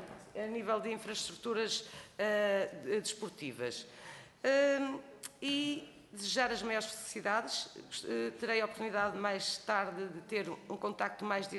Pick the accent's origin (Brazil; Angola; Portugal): Portugal; Norte; por isso eu vou falar mais do Norte, que eu sou do Norte